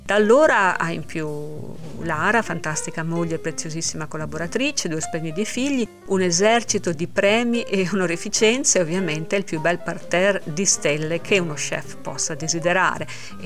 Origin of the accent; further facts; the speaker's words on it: Modena, Emilia-Romagna, Italy; posso dirvi da modenese